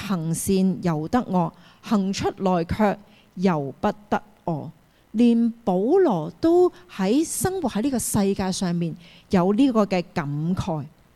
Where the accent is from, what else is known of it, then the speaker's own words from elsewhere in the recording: Hong Kong; 一方面要理解我们是香港人来的，我们是很忙碌的